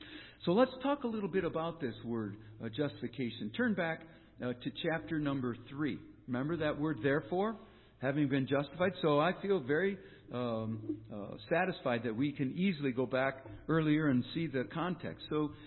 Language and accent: English; Minnesota, United States; I was raised in Minnesota, not in a Christian home. Didn't go to church.